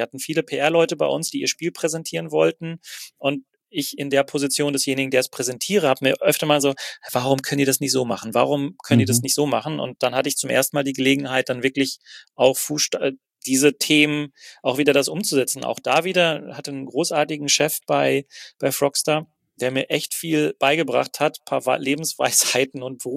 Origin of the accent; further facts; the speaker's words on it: Wanne-Eickel, North Rhine-Westphalia, Germany; bin jeden Tag von Wanne-Eickel nach Köln getigert mit meinem Auto.